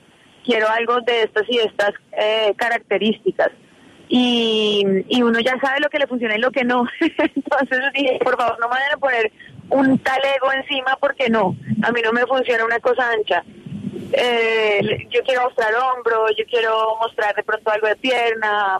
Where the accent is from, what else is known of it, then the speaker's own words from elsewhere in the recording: Colombia; no quiero pensar que me voy a despedir nunca de el mercado colombiano y latino que me hace tan feliz